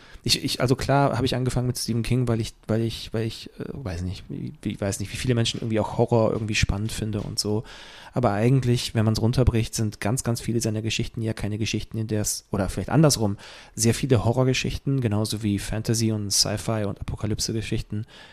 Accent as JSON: {"language": "German", "town": "Pforzheim", "region": "Baden-Württemberg", "country": "Germany", "said": "der hat sich S gekauft in der Buchhandlung in Pforzheim, wo ich herkomme ursprünglich."}